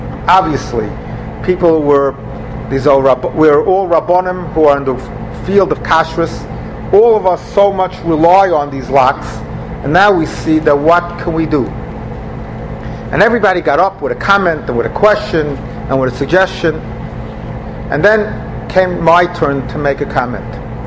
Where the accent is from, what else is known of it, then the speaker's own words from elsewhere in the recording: New York, United States; I'm a New Yorker, so I had the chutzpah to ask them